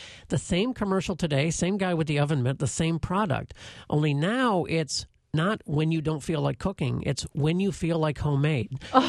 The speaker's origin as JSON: {"language": "English", "town": "Detroit", "region": "Michigan", "country": "United States", "tie": "born or raised there", "said": "My dad used to every few Sundays or so would take us on a tour throughout Metro Detroit. I grew up in Detroit, of every house he'd ever lived in."}